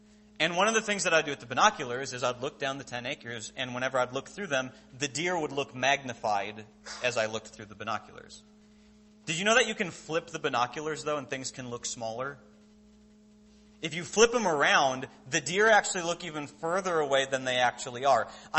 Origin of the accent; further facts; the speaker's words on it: Minnesota, United States; I grew up in Minnesota on 10 acres. My family still lives in the same house that I grew up in.